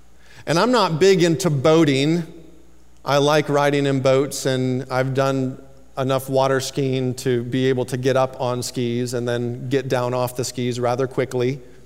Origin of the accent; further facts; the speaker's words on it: Iowa, United States; now in Chicago, United States; I grew up in Iowa, and all teenagers, I think most teenagers have that desire to wanna go fast. I moved to Chicago